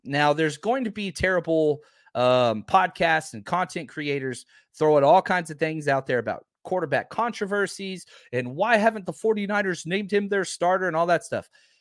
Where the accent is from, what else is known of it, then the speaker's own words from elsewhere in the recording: Texas, United States; I'm from Dallas-Fort Worth.